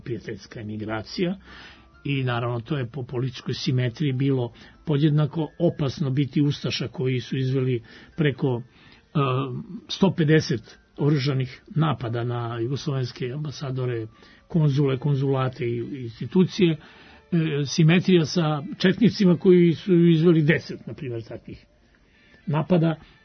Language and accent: Serbian; Serbia; odakle si ti, sinko, ja sam iz Srbije